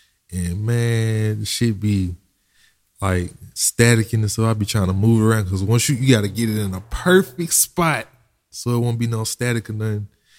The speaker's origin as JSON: {"language": "English", "region": "Mississippi", "country": "United States", "said": "I came from Mississippi, so you know the country in me."}